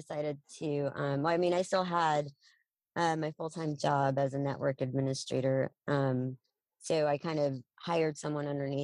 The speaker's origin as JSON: {"language": "English", "town": "Odessa", "region": "Texas", "country": "United States", "tie": "born or raised there", "lives_now": "Dallas, United States", "said": "I'm from West Texas. Yeah. I was born and raised in Odessa. Came up to Dallas over half my life ago."}